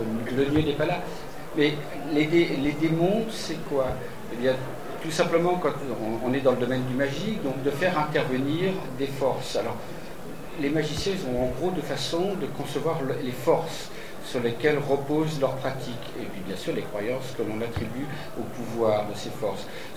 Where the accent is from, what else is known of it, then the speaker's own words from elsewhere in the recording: France; en tout cas chez nous en France